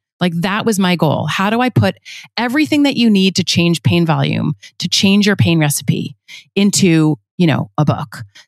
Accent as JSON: {"language": "English", "region": "New York", "country": "United States", "said": "I'm also a New Yorker, you know, I just like have such a low tolerance."}